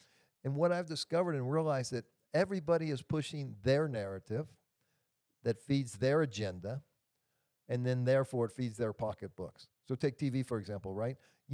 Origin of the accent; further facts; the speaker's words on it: United States; I'm 65 years old. I grew up in America.